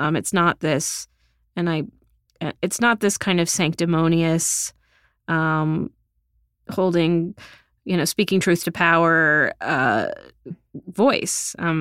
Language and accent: English; Texas, United States; now in New York, United States; chapters about how I grew up in Texas and moved to New York with no job and no apartment and a stack of clips.